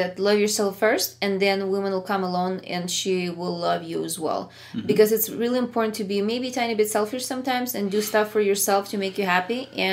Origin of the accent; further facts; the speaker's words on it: Ukraine; English is a second language; Like, I have a little more tougher humor because I came from Ukraine